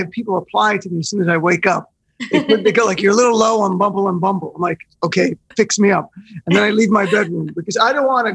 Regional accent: Paramus, New Jersey, United States; now in Manhattan, United States; My whole life, I've lived within 12 miles, you know, because I'm from Paramus, New Jersey. And I live in Manhattan.

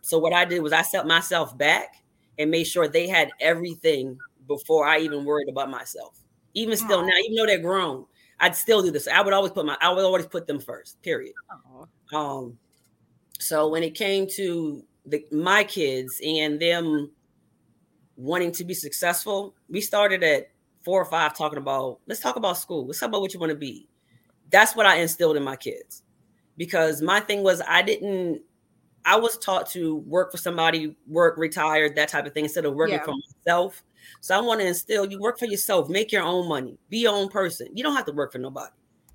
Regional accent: Virginia, United States; But I grew up in Virginia, so the closest thing to me was Washington.

